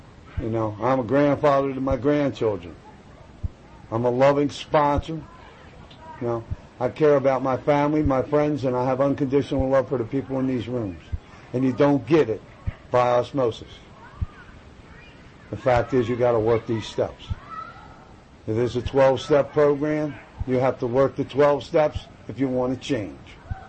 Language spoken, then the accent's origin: English; Baltimore, Maryland, United States; I'm from Baltimore City. Come on. Jesus. There ain't never any peace in Baltimore City.